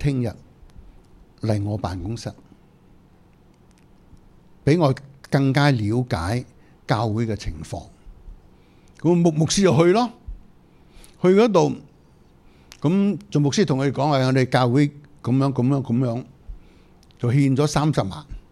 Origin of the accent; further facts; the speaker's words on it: Singapore; 佢哋覺得我哋新加坡人哇，好似明星咁啊！